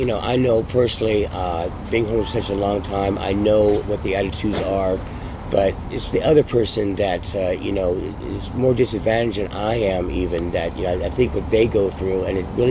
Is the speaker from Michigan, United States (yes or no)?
no; San Francisco, California, United States; I am from California. San Francisco.